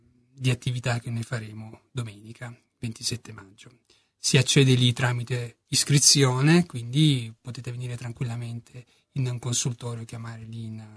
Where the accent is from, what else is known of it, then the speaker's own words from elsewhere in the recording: Copertino, Apulia, Italy; No, il mio paese d'origine è Copertino.